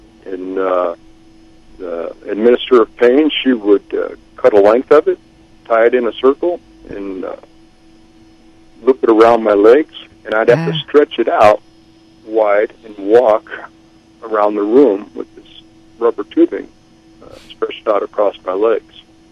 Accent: Detroit, Michigan, United States; But I went home to my home state of Michigan, the Detroit area

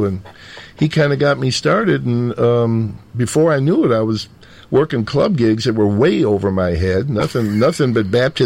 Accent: Park Ridge, Illinois, United States; also born or lived in Chicago; Well, I was born in Chicago and grew up in a town just on the border of Chicago called Park Ridge. Sleepy, very peaceful little suburb, a lot of old trees, old homes.

